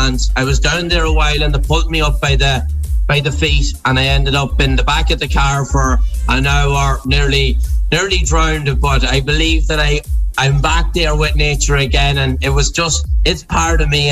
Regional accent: Kinloch, County Leitrim, Ireland; now in Galway, Ireland; I'm from Kinloch in County Leitrim, otherwise known as the Mad Mile, as people call it. A lovely little part of the country. Mountains, lakes, rivers, sea.

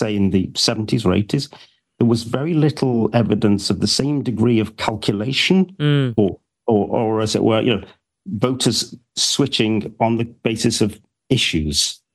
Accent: Stoke-on-Trent, West Midlands, United Kingdom; And I come from Stoke-on-Trent, which is an incredibly poor industrial city in North Midlands, south of Manchester. Massively Labour forever.

